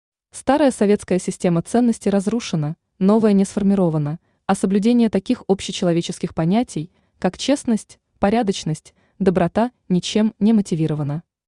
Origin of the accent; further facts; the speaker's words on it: Siberia, Russia; born there; Родилась я в Сибири в сложных климатических условиях. Мое детство пришлось на начало перестройки. Взросление прошло в лихие 90-е